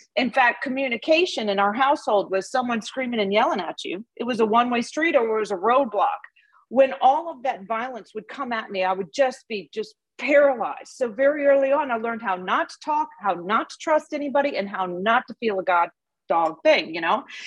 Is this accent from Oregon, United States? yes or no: no; New Orleans, Louisiana, United States; I, growing up in New Orleans, I was baptized Catholic.